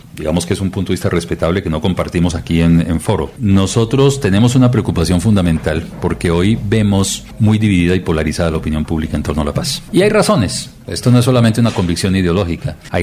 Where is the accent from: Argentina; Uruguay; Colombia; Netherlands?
Colombia; como colombianos en esta nación.